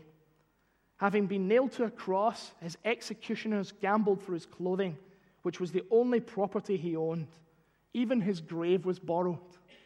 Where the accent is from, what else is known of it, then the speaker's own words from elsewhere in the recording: Glasgow, Scotland, United Kingdom; That is not a Jewish name. I am not from ancient Israel or ancient Rome. I'm from Glasgow.